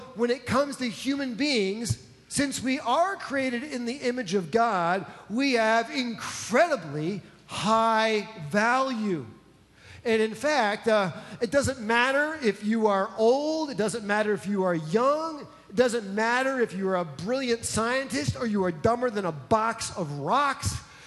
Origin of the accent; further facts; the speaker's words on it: New Jersey, United States; Some of you know that I grew up outside of New York City, in New Jersey. I'm a Jersey boy, okay? I'm from the city.